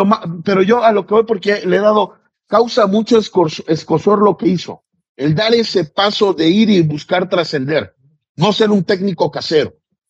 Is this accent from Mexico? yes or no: yes; Mexico; Así somos los mexicanos.